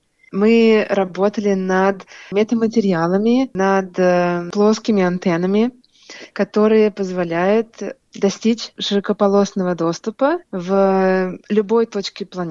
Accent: Moscow, Russia; moved away as an adult; also born or lived in Sydney; now in Perth, Australia; Я из Москвы. Приехала сначала в Сидней, жила 5 лет в Сидней. Закончила аспирантуру и получила очень интересное предложение по работе. И сейчас я живу в Западной Австралии, в Перте.

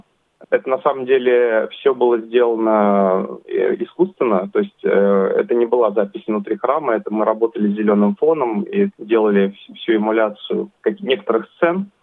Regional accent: Russia; Я сам из России. Моя жена, она украинка. То есть у нас такая смешанная русско-украинская семья.

